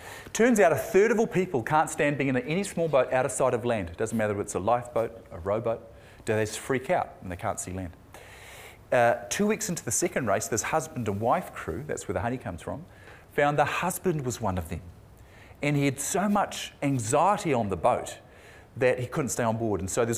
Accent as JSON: {"language": "English", "region": "Auckland", "country": "New Zealand", "said": "I'm from Auckland. I had a paper run when I was growing up."}